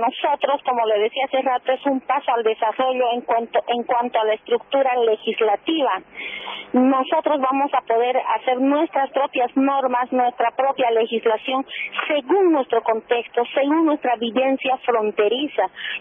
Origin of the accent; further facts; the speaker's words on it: Puerto Quijarro, Santa Cruz, Bolivia; nosotros somos la entrada de Bolivia, somos la cara de Bolivia aquí en la zona fronteriza